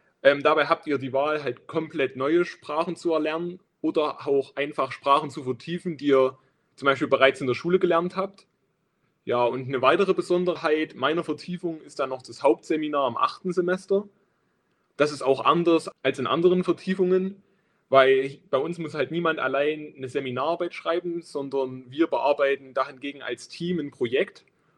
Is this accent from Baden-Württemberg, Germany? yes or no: no; Saxony, Germany; now in Dresden, Germany; Und dann ist Dresden halt auch nicht so weit weg von meiner Heimat, dem Erzgebirge. Dadurch hat man halt einerseits das Großstadtleben hier in Dresden, ist aber auch fix mal mit dem Zug nach Hause gefahren.